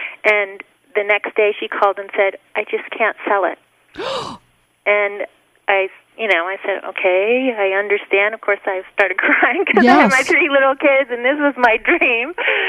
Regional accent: California, United States; No, I am from the Bay Area.

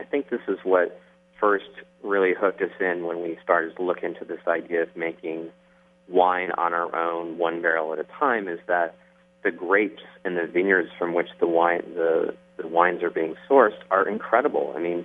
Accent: South Bend, Indiana, United States; I'm actually from the Midwest. I'm from South Bend, Indiana.

